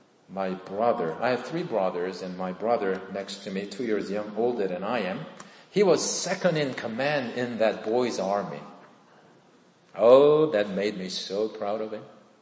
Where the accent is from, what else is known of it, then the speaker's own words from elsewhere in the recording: South Korea; I was born and raised in Korea. It was fun growing up in Korea during the 1960s.